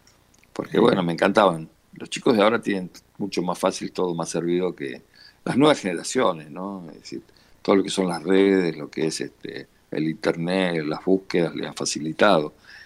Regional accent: Buenos Aires, Argentina; Yo soy de Villa Devoto

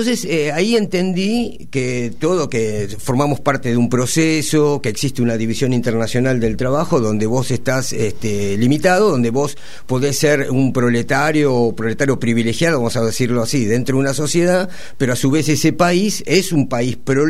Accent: Buenos Aires, Argentina; Porque soy un pibe de Recoleta, digamos. Sí. Entonces, que nazca en el Mater Dei

